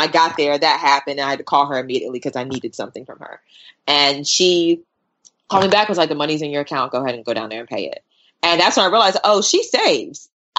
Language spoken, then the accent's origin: English; the South, United States; so I'm from the South. I hear everything. It's like music.